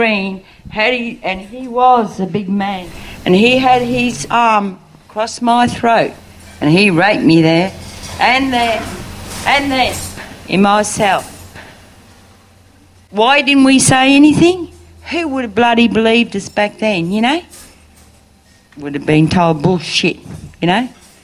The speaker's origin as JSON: {"language": "English", "town": "Albury", "region": "New South Wales", "country": "Australia", "said": "I came from Albury in New South Wales, and the second time round I was sent to Tempe, Catholic place in Sydney"}